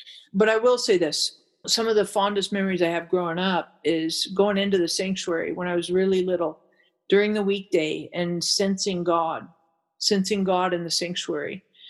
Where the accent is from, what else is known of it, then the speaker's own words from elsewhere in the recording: United States; born there; just because I was born in America, does that mean I'm a Christian?